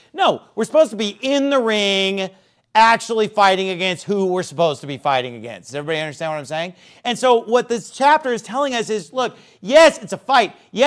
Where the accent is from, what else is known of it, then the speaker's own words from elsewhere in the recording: United States; But I'm still just aware of it growing up in America.